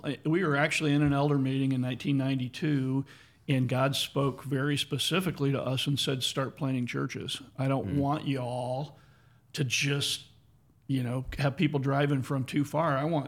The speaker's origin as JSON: {"language": "English", "region": "Michigan", "country": "United States", "said": "I'm from Michigan."}